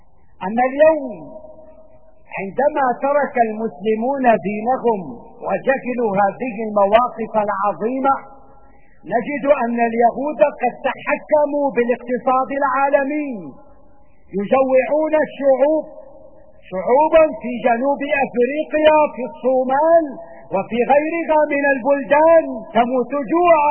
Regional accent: Syria; وما أحوجنا نحن كسوريين اليوم

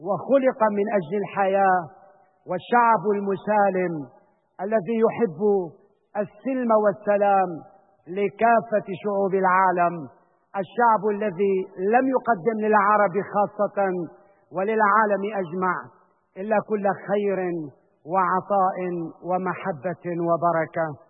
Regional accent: Syria; نحن كسوريين

